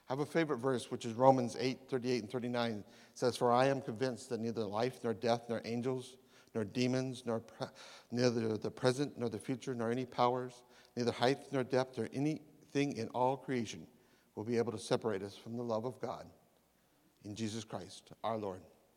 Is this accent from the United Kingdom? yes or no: no; Renton, Washington, United States; also born or lived in Seattle; I was born in Seattle and raised up in Renton, which is up north of here on 167, and that makes me something very special. I'm a genuine Washingtonian